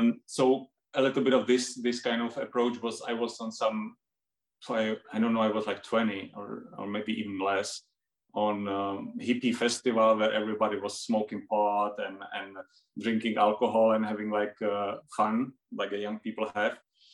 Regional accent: Czechia; English is a second language; as you said. I'm from Czech Republic, living in the middle of between the Prague and Brno recently, and having a ceramic studio in a small village

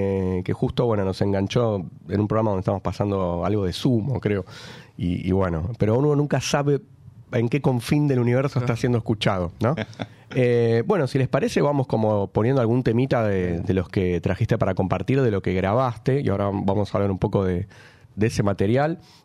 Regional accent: San Martín, Argentina; Fran, Leo y quien les habla somos oriundos de San Martín, la República Separatista de San Martín

